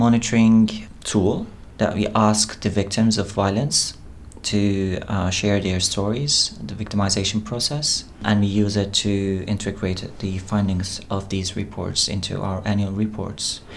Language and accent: English; Ankara, Turkey; I'm from Turkey. I'm from the capital.